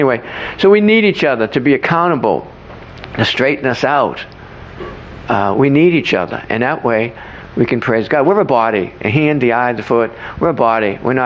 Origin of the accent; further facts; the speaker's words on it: Boston, Massachusetts, United States; but still in my early 20s, where I grew up in Boston.